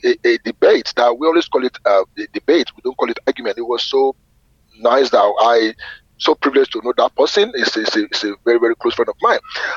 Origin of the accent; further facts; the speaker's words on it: Lagos, Nigeria; When I was growing up in Lagos Island, I was born in Lagos Island.